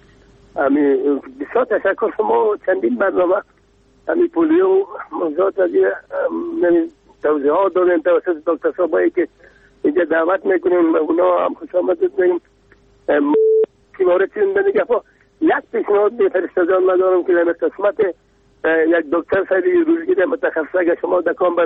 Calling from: Kabul, Afghanistan; بله از کابل هستم،

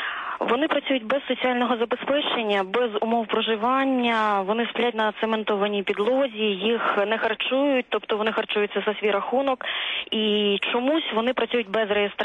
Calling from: Volyn Oblast, Ukraine; я з Волинської області.

